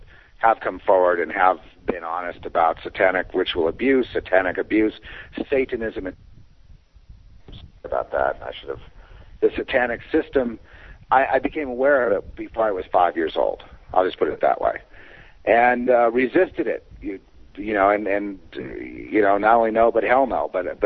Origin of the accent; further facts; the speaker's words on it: Los Angeles, California, United States; born there; But I was born in Los Angeles in what I would call a very established L.A. family